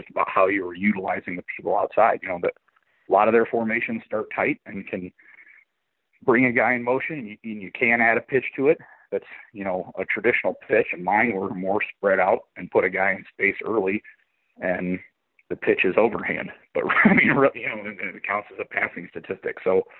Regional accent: Iowa, United States; And I'm from Eastern Iowa.

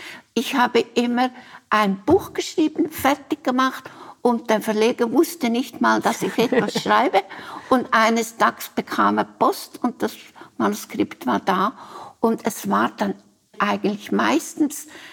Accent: Central Switzerland, Switzerland; Aber ich bin in der Innerschweiz aufgewachsen mit so vielen anderen Mädchen, die auch nicht studieren wollten.

